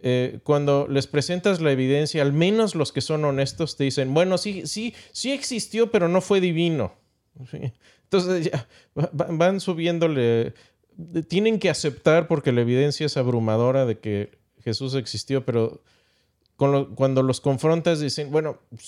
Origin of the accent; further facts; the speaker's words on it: Mexico; Y sabe a barbacoa, sí, los que somos de México.